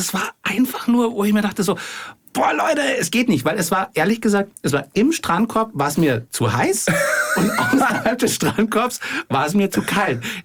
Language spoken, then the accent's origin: German; Austria; als Österreicher habe ich nicht so, war ich nicht so oft am Meer.